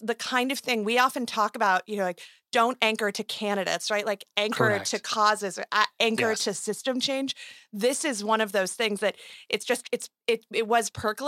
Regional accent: Arizona, United States; In my home state of Arizona, in your home state of Nevada, over these reforms.

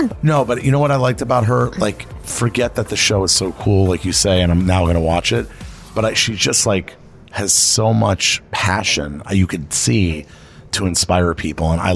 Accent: Miami, Florida, United States; I'm born and raised in Miami, and I go to Naples a lot because I'm a big pickleball player

